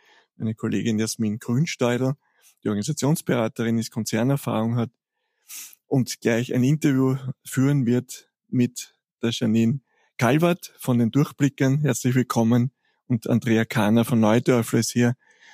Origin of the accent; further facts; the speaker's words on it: Vienna, Austria; Für uns als Wiener sehr fein, um rauszukommen aus der Großstadt.